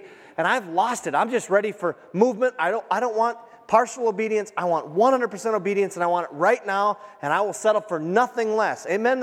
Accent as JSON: {"language": "English", "country": "United States", "said": "See, as an American, you think, you know, we think, I deserve a second chance."}